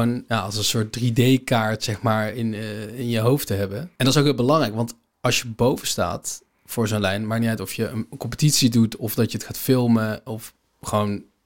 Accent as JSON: {"language": "Dutch", "country": "Netherlands", "said": "Ik bedoel, het is als Nederlander in zo'n internationale wereld."}